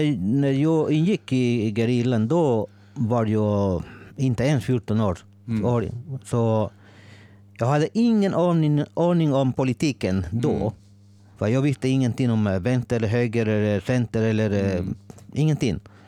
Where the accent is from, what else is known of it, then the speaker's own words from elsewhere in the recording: El Salvador; Swedish is a second language; now in Sweden; och jag kommer från El Salvador. Ett litet land i Centralamerika. Jag kom till Sverige 1991 med familj